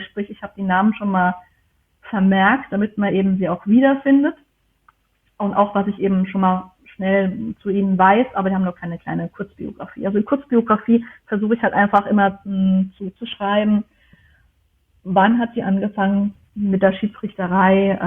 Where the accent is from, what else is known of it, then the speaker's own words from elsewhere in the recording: Germany; ich komme aus Deutschland.